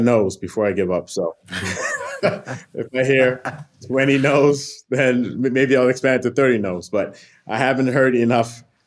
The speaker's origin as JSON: {"language": "English", "town": "New York City", "region": "New York", "country": "United States", "tie": "born or raised there", "lives_now": "St. Louis, United States", "said": "You know, I'm born in Brooklyn. I was raised in New York."}